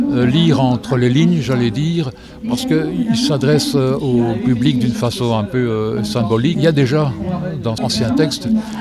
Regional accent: Belgium; je suis belge.

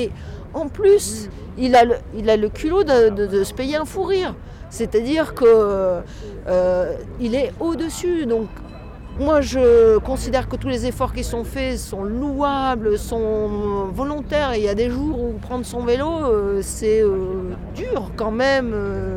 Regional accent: Béthune, Hauts-de-France, France; Alors moi je ne suis pas d'Arras, je suis de Béthune.

